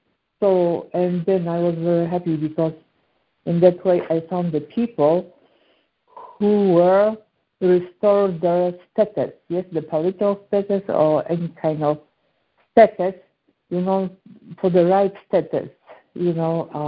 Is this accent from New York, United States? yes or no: no; Illinois, United States; Okay. I am from Illinois.